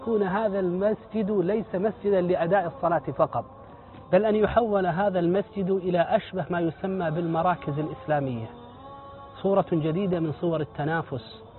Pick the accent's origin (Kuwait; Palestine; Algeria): Kuwait; تذكرت بعض المساجد المبنية عندنا في الكويت